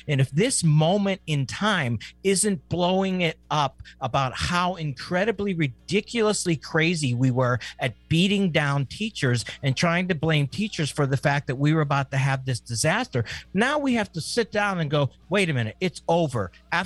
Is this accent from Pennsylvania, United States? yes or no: yes; Pennsylvania, United States; And that's working in my home state of Pennsylvania.